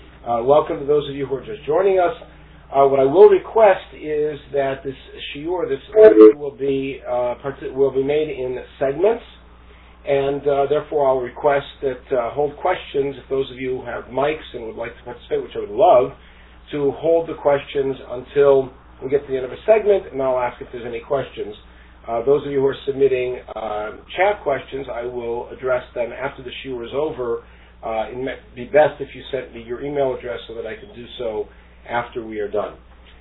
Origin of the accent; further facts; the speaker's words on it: Hollywood, California, United States; remember I'm from Hollywood